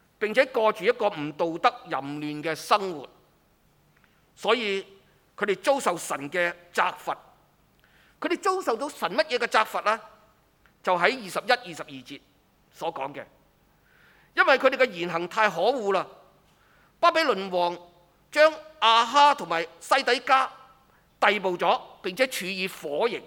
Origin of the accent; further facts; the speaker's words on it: Hong Kong; 我们香港人生长在这里，生于斯长于斯，自然对这个地方有一个浓厚的感情。